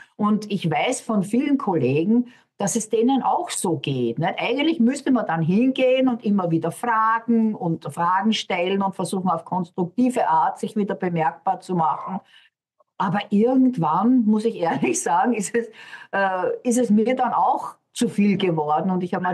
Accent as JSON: {"language": "German", "country": "Austria", "tie": "born or raised there", "said": "Ich bin damals in Österreich aufgewachsen"}